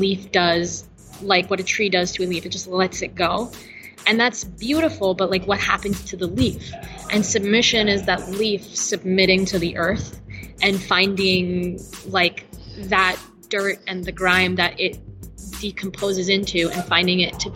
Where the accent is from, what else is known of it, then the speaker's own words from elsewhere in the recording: Irvine, California, United States; now in Long Beach, United States; Yeah, I was born in Orange County, actually, in Irvine. Okay. And I was like raised here. And then I made my way out to Long Beach